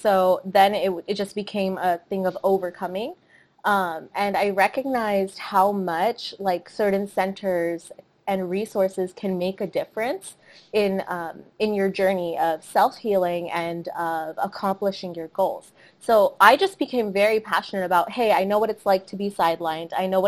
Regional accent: Chandigarh, India; born there; I was born in Chandigarh, India. And that was in 1997

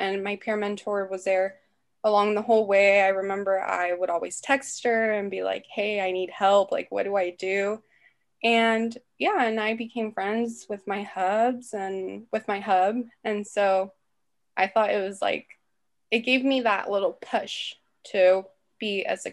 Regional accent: Half Moon Bay, California, United States; so I'm from Half Moon Bay. It's a little small town in the Bay Area.

